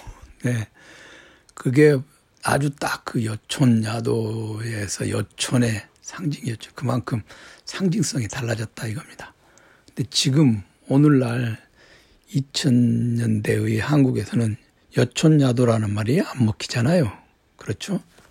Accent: Jeolla, South Korea; 저 전라도 사람이라고 해서 김대중 전 대통령 김대중 지지자 아니었어요.

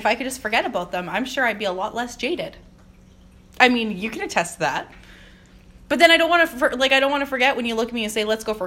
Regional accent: Australia; I'm Australian

